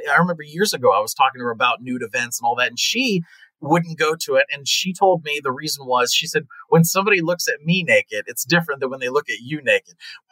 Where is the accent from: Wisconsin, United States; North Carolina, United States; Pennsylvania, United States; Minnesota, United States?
Pennsylvania, United States; I grew up in Pennsylvania. When I moved to California, I immediately found four